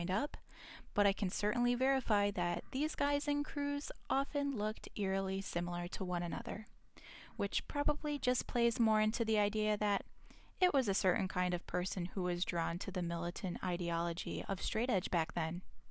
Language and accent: English; Midwest, United States; And that was especially the case when I was a teen growing up in the Midwest.